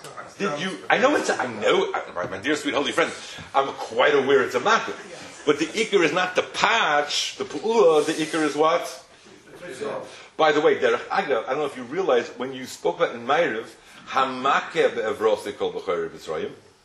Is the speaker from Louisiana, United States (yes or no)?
no; Brooklyn, New York, United States; I'm not English. I come from Brooklyn.